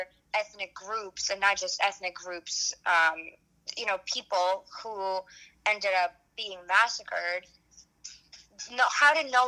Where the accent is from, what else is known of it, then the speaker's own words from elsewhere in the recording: United States; Now we had to, especially if you're an American, which I am, so I'm an American Ukrainian. For me, it was like even harder to get into.